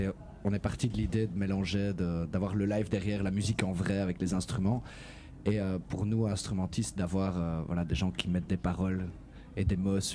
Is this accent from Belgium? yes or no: yes; Liège, Wallonia, Belgium; Alors, on est liégeois. À peu près.